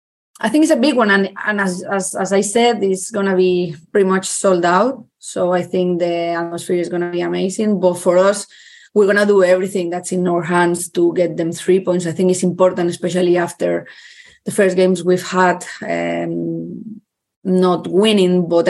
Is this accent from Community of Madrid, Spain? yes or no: no; Barcelona, Catalonia, Spain; English is a second language; I've been growing up in Barca